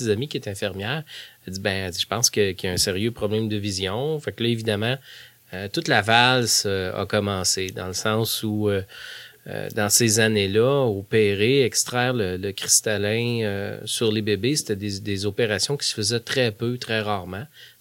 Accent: Lévis, Quebec, Canada; born there; Puis, je suis originaire de cette région-là. Et moi, je suis né à Lévis.

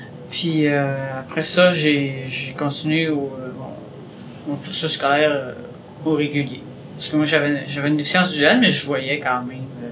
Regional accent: Montreal, Quebec, Canada; born there; moi, je suis née à Montréal, là.

